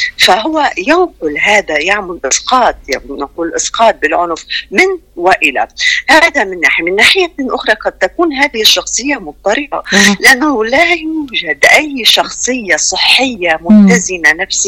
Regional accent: Lebanon; ونحن من لبنان فعلا

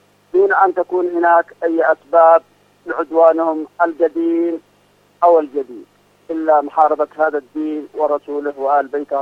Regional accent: Yemen; نحن كشعب يمني

